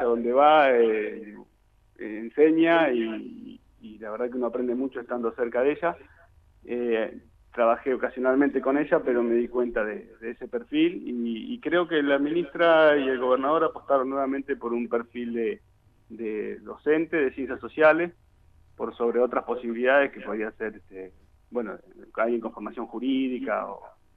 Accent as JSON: {"language": "Spanish", "town": "Río Colorado", "region": "Río Negro", "country": "Argentina", "tie": "born or raised there", "also_born_or_lived": "Bahía Blanca", "said": "me fui a estudiar a Bahía Blanca y después cuando pude volver a mi pueblo, a Río Colorado, uh-huh. Volví, me instalé y ahora, bueno, por cuestiones laborales que son de público conocimiento, tendré que instalarme en Viedma."}